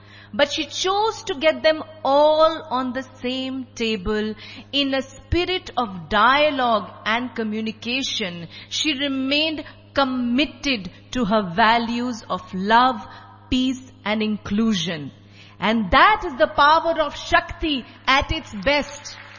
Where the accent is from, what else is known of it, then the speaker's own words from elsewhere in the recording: India; I am from India, she was from Tunisia. It did not matter what religion she came from. I am Sikh, she's an Arab Muslim.